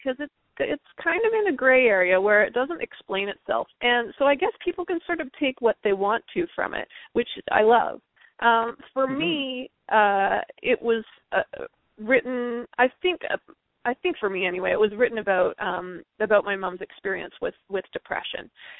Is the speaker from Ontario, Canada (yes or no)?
yes; Muskoka, Ontario, Canada; I grew up in Muskoka, Ontario, which was, kind of in the middle of nowhere.